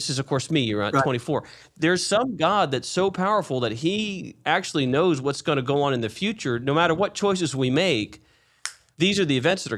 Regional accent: Springfield, Missouri, United States; I grew up in Springfield, Missouri, so, you know, the heart of the Bible Belt, really the center of the country, actually.

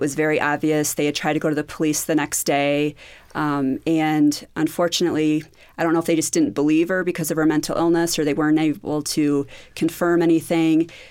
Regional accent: Michigan, United States; I'm from Michigan.

